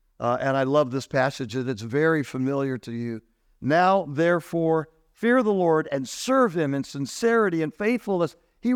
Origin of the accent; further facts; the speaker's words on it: California, United States; now in Orlando, United States; I'm here in Orlando. Orlando's my adopted home. I'm from Southern California, the land of the fruits and the nuts.